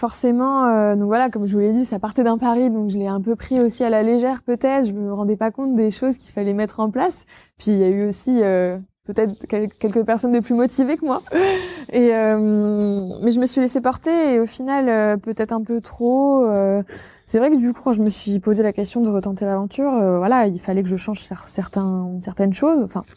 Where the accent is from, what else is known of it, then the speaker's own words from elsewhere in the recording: Villedieu-les-Poêles, Normandy, France; now in Caen, France; Moi, je suis originaire de Vidieu-les-Poêles à la base, mais je suis venue sur Caen pour mes études, donc pour rentrer à la fac de droit de Caen.